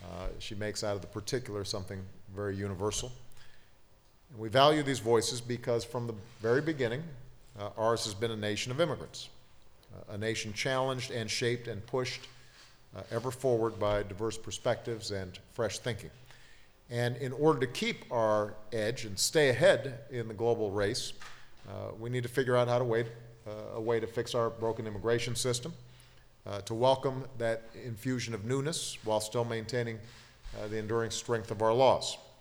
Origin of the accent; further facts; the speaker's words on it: Hawaii, United States; also born or lived in Indonesia; growing up in Hawaii and in Indonesia